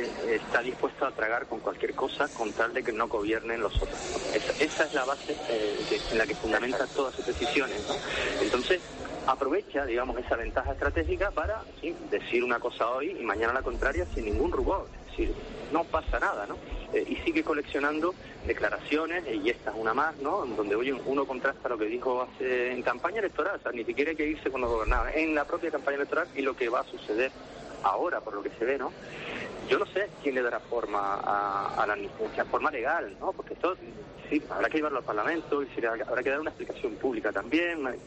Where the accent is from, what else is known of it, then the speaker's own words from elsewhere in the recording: Canary Islands, Spain; parece que somos los canarios los que estamos hablando